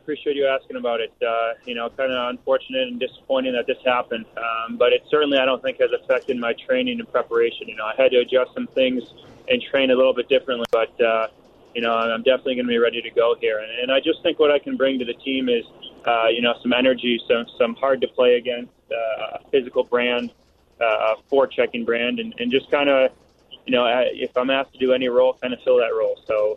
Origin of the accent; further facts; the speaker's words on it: Chicago, Illinois, United States; today I'm driving up from St. Louis to Chicago, so I think it's starting to feel real when you get to the city that you're going to play in, and obviously coming home here for me.